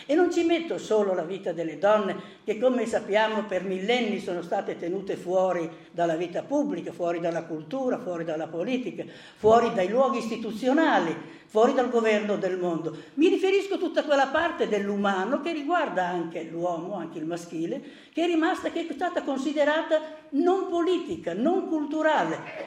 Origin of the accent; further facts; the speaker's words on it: Emilia-Romagna, Italy; io sono cresciuto in Romagna, un paese di sinistra, partiti comunisti, eccetera